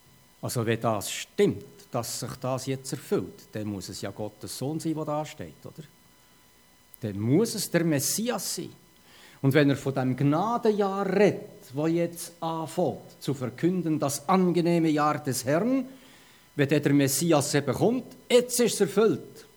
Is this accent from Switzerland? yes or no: yes; Switzerland; Und ich als Schweizer habe mir so gedacht